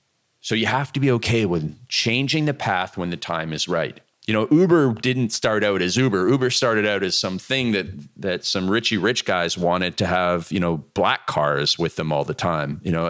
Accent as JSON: {"language": "English", "country": "Canada", "tie": "born or raised there", "said": "Now, growing up in Canada, all I wanted to do was play hockey and drink beer."}